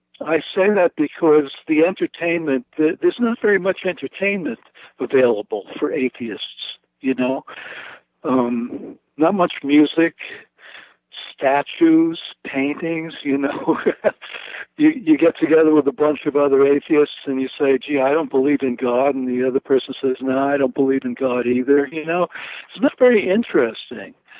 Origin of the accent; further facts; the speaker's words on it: New York City, New York, United States; also born or lived in San Francisco Bay Area; now in Eastern Tennessee, United States; You know, I grew up in New York City, in Brooklyn, and the religious layout in New York is nothing like what I'm hitting here in Eastern Tennessee. I spent 40 years in the San Francisco Bay Area as well.